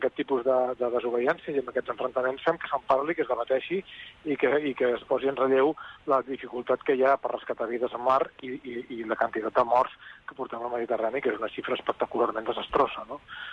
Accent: Catalonia, Spain; com a català

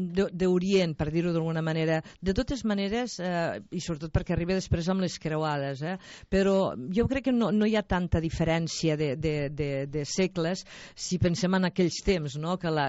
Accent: Mollerussa, Catalonia, Spain; jo soc de Mollerussa

